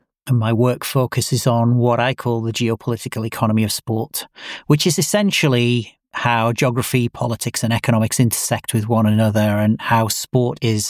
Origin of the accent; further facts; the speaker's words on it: Middlesbrough, North East England, United Kingdom; My hometown is Middlesbrough, which is a steel town, and the club is Middlesbrough.